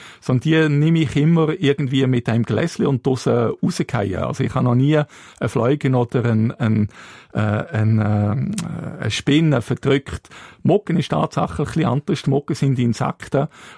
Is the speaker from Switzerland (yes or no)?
yes; Switzerland; Das ist für mich als Schweizer eigentlich das falsche Vorgehen.